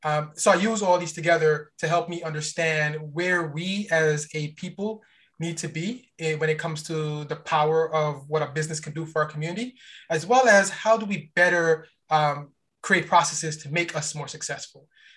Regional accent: New York, United States; also born or lived in Guyana; Definitely raised in New York. Born in Guyana. I came over here when I've been in America longer than I've been in Guyana. So I've been here since I was about 8 years old. Yeah. And we grew up in Brooklyn, New York.

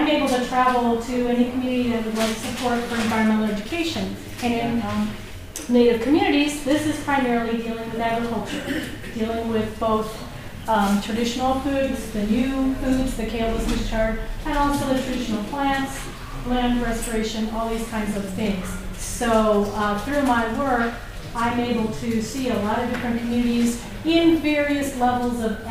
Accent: Michigan, United States; we just don't really have the farmers in the sense that I grew up in Michigan

